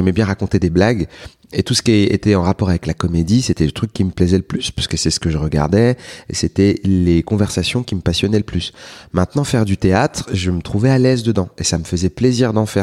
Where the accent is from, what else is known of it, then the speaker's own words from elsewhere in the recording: Île-de-France, France; moi, j'ai grandi en Seine-Saint-Denis, d'accord, dans une famille qui est venue d'Algérie dans les années 50.